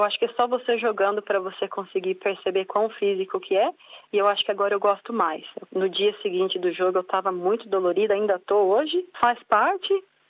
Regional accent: Brazil; Um esporte diferente do que o que a gente cresceu jogando no Brasil e no Sul da América.

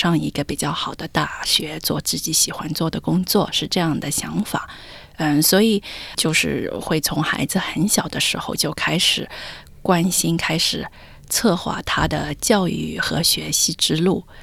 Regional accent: Melbourne, Victoria, Australia; also born or lived in China / United States; 我是在墨尔本长大的，我是小时候跟我爸妈一起过来移民的，我七岁就来这里了，然后在这里读完小学、中学、大学、本科，并进入工作。

